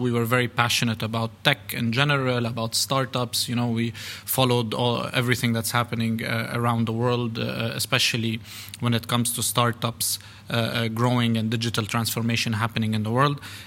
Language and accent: English; Beirut, Beirut Governorate, Lebanon; also born or lived in Switzerland / Italy / Spain; now in United Arab Emirates; I've lived in Switzerland, Italy, in Spain, in the region here. I'm originally from Lebanon, from Beirut, and I've been in the UAE for about 9 years.